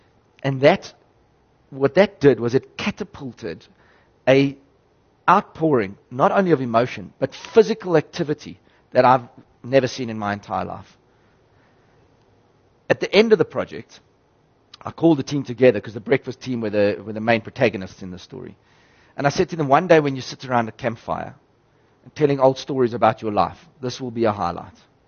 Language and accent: English; South Africa; I'm saying as a South African, and disregarding the radio station and the good that we did and all